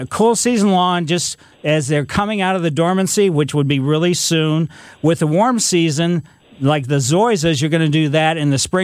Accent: Ellisville, United States; I was a kid growing up in Ellisville, Fitzer's in front of the house.

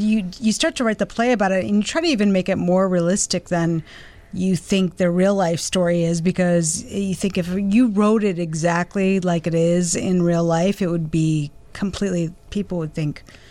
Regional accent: Detroit, Michigan, United States; now in Chicago, United States; I'm from Detroit.

